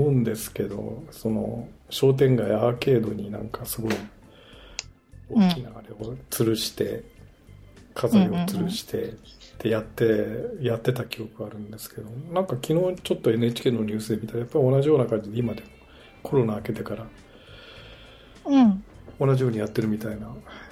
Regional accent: Izumo, Shimane, Japan; 地元の島根のあの出雲のサンロードが完全に錆びれてしまって、

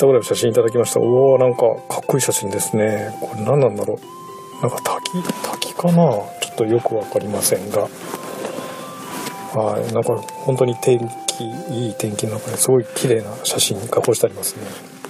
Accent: Izumo, Shimane, Japan; 私の実家がある田舎の出雲大社

